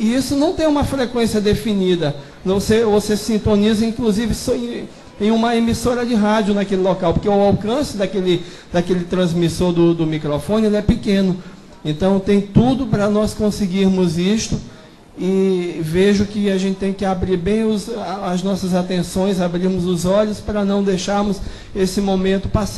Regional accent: Maranhão, Brazil; O Elijane, eu falo que sou do Maranhão.

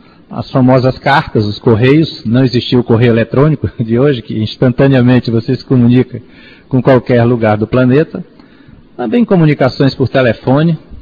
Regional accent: Salvador, Bahia, Brazil; now in Fortaleza, Brazil; Nós viemos de Salvador, tinha bastante amigos

